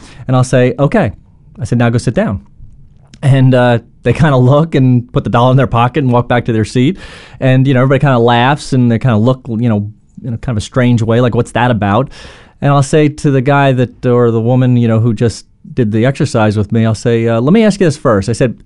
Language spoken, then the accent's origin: English; New York, United States; I'm from New York, so I used to use the analogy of the World Trade Centers.